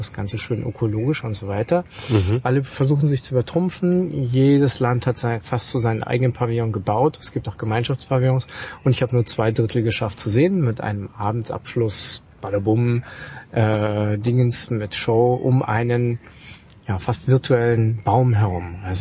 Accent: Germany; ich bin einfach gedacht, ich komme aus Deutschland, da geht man zum Bahnhof und holt sich ein Ticket.

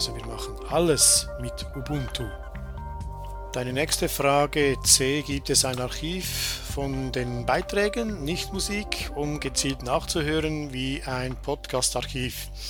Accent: Switzerland; accent: Swiss German; versuche ich das dann mal auf unser Schweizerdeutsch. Vielleicht verstehst du das ja als Österreicher.

